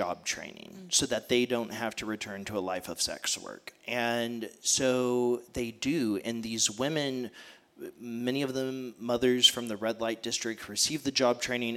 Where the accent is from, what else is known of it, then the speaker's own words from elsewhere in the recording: Bulverde, Texas, United States; I grew up in Bulverde, like, which some people called Bull Dirty when I was growing up and hurt my feelings. It was nothing glamorous. There's no country club there.